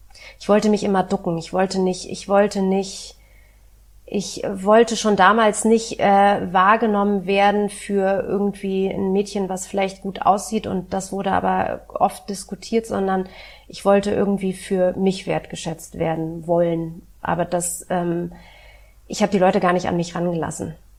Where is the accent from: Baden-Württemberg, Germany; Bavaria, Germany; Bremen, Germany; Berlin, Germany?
Berlin, Germany; Ich bin in West-Berlin groß geworden